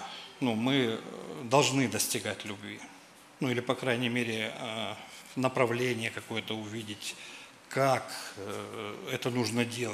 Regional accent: Seversk, Tomsk Oblast, Russia; Родом я вообще отсюда тоже. У меня здесь родные есть, близкие. Родом я с Северска. Ну, раньше он по-другому назывался. Но вот оттуда я родом.

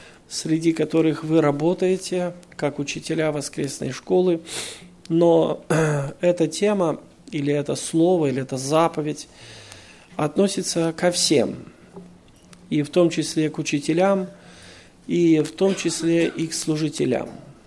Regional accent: Belarus; moved away as an adult; also born or lived in Moldova / Ukraine; я приехал из Беларуси. Это моя родина, но в Молдавии я прожил больше, чем 30 лет. И какое-то время жил и на Украине, потому у меня много родин. И Украина, и Молдова, и Россия, где я тоже бываю.

